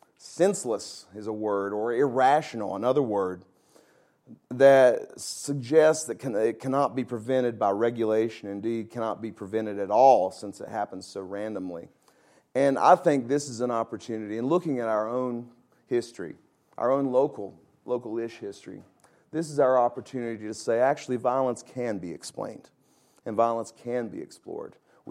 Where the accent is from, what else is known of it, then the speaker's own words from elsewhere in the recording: Virginia, United States; I grew up in Virginia, I would have noticed.